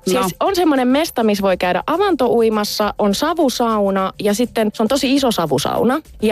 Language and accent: Finnish; Spain; Ja mähän olen kasvanut Espanjassa, että mä ymmärsin kyllä, mitä he puhuivat.